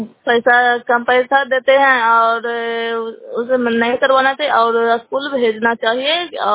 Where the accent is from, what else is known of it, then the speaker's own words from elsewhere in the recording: Nagarnausa, Bihar, India; नालंदा जिला नगनोसा ब्लॉक की निवासी हूँ